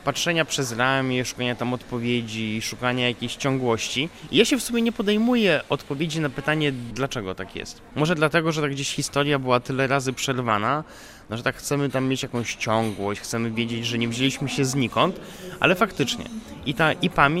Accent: Wrocław, Lower Silesian Voivodeship, Poland; jestem z Wrocławia i moje miasto zostało wybudowane nie przez Polaków w większości.

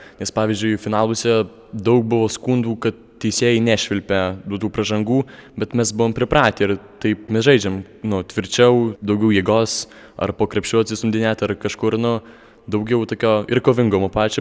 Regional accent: Puńsk, Podlaskie Voivodeship, Poland; Norisi įrodyti, kad ir mes iš Punsko galim pasiekti daug.

